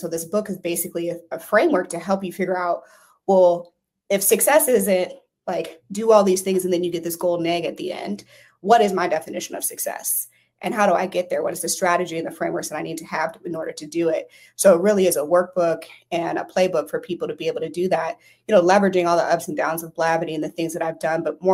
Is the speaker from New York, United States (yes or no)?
no; St. Louis, Missouri, United States; I'm from St. Louis originally